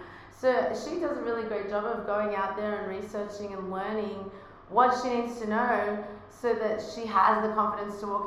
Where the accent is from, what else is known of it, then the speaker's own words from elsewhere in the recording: Australia; accent: Australian; now in United States; Now I'm here in with my Australian accent in America